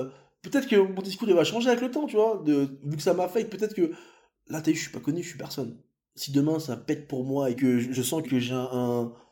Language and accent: French; Paris, Île-de-France, France; born there; mon père, son âme, il est algérien, ma mère, elle est marocaine, moi, je suis né à Paris 12, tu vois, mais j'ai grandi dans une famille musulmane. En tant que musulman né en France